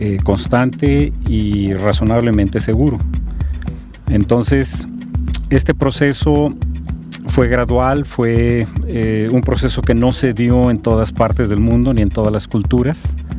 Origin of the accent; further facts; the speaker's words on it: Mexico; Pero nosotros en México somos muy dados a preferir mucho el sabor.